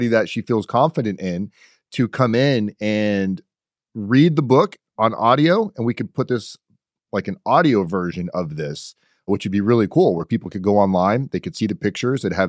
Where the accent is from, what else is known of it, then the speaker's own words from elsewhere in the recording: Florida, United States; I'm from Florida. I know nothing about ducks.